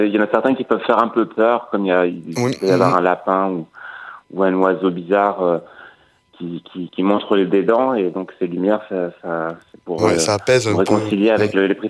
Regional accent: Corsica, France; now in Bordeaux, France; J'ai grandi en Corse, après j'ai fait du cirque, donc je suis arrivé à Bordeaux pour faire une école de cirque.

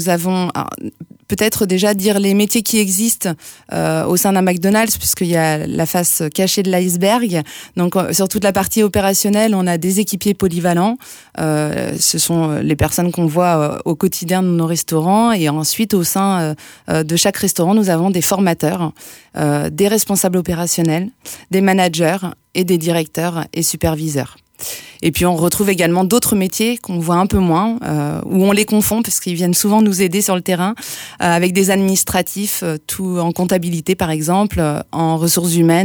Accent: Nantes, Pays de la Loire, France; j'ai 46 ans, je suis mariée et je suis maman de trois filles de 21, 20 et 18 ans. Et je suis native en fait de Nantes, originaire de la Côte d'Amour, donc au bord de l'océan Atlantique.

